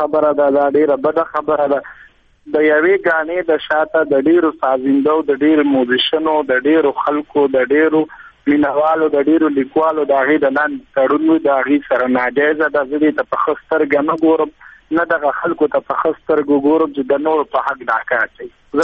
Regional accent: Afghanistan; افغانستان خو زما کور دی زما وطن دی زه پخپل افغان یم زه پښتون یم زما ژبه پخپله ده

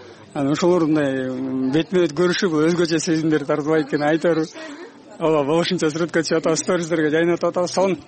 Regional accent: Talas, Talas Region, Kyrgyzstan; Курултай үчүн атайын Таластан келдик, кече келдик бөрүз.

